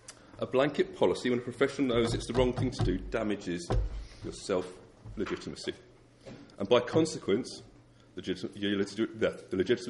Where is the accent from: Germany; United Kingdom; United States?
United Kingdom; West Midlands; I'm from the West Midlands